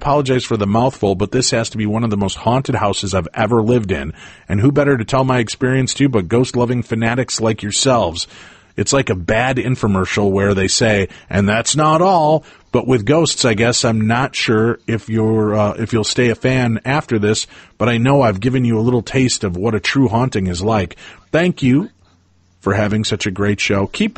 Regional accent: Holbrook, Arizona, United States; I spent a good amount of my childhood years growing up in Holbrook, Arizona.

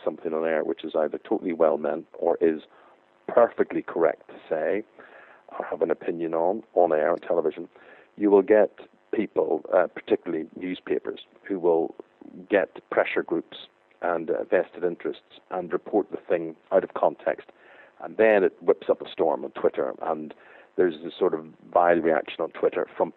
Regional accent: Belfast, Northern Ireland, United Kingdom; now in London, United Kingdom; geographically, I'm Northern Irish, I'm from Belfast, I support Manchester United, and I live in the London area.

